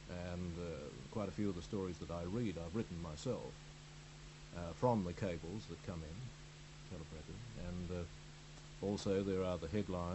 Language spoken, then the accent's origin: English; Melbourne, Victoria, Australia; now in Brisbane, Australia; I come from Queensland. Not originally, I'm originally from Melbourne, but last 7 or 8 years I've been in Brisbane